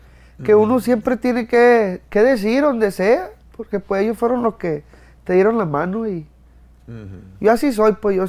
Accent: Culiacán, Sinaloa, Mexico; Soy de Culiacán, oiga. De ahí.

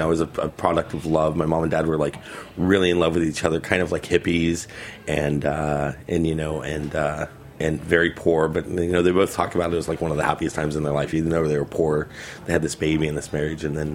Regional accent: Florida, United States; also born or lived in Kansas; Well, you know, the thing is that I lived there until I was about six. And then I grew up for, you know, my most of my childhood in South Florida.

